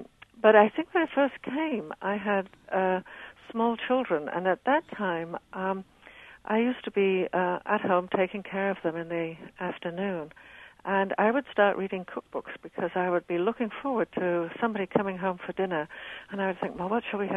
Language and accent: English; England, United Kingdom; I, when I was a child, I was not particularly encouraged to cook, but we lived for quite a long while with my grandmother